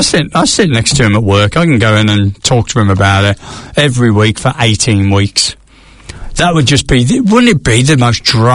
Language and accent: English; England, United Kingdom; I'm English.